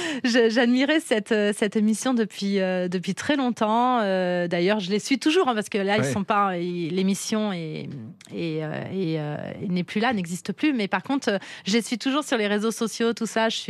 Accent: Saint-Gens, France; c'est vrai que j'ai grandi à Saint-Gens, entourée de nature, entourée d'animaux.

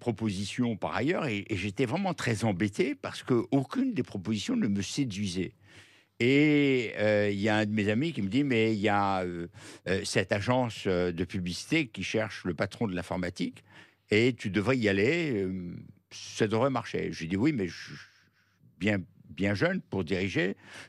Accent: Oujda, Oriental, Morocco; born there; Et c'est ainsi que je suis né à Oujda.

